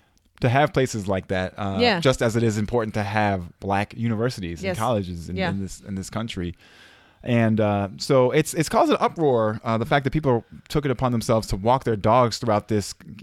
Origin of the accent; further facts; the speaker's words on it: Washington, District of Columbia, United States; I mentioned that, you know, I'm from Washington, D.C., one of the things that they ask me what I enjoy about D.C.